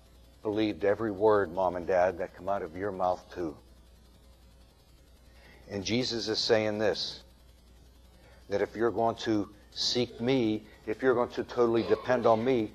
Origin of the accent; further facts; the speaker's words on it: Pittsburgh, Pennsylvania, United States; As you know, I grew up on Beachdale Street in Pittsburgh, Pennsylvania, and it was a dead-end street